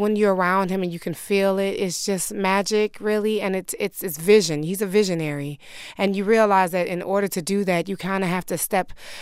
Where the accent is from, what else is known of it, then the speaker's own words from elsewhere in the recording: Detroit, Michigan, United States; Well, first and foremost, I'm from Detroit.